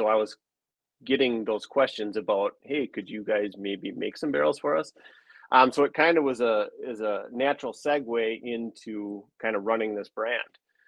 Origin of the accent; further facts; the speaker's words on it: Rhinelander, Wisconsin, United States; I'm from, I mean, maybe based on my accent, I'm from Rylander, so northern Wisconsin.